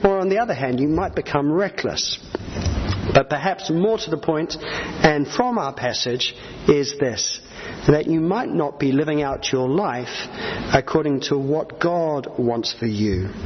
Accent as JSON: {"language": "English", "country": "Australia", "tie": "born or raised there", "also_born_or_lived": "New Zealand", "said": "When I was growing up in Australia and New Zealand"}